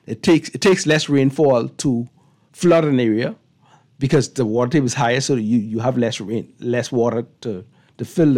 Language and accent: English; Bahamas; now in New Providence, Bahamas; When I first came to New Providence from my hometown, Sora Andres, there's places that never flooded before.